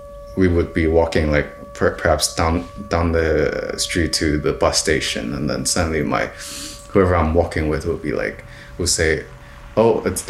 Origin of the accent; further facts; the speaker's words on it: Hong Kong; also born or lived in Canada / United Kingdom; I grew up in Hong Kong. I learned about myself in Canada. I went to school here in the UK, and then I went back to Hong Kong in, I think, 2020.